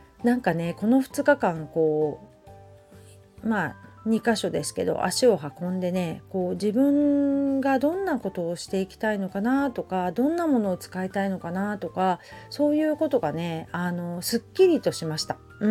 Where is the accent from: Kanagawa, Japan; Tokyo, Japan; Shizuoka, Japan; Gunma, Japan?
Shizuoka, Japan; Hamamatsu; 私のふるさと浜松は遠州織物といって、遠州っていうね町でね昔から織機があって、こう職人さんがいて繊維の町